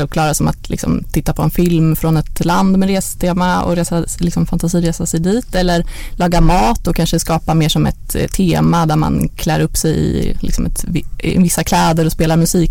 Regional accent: Järna, Stockholm County, Sweden; jag är uppvuxen i Järna som är en liten by utanför Stockholm

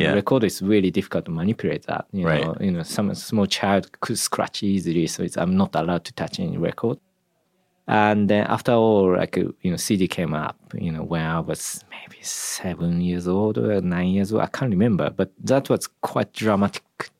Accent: Japan; English is a second language; Yeah, I grew up in Japan.

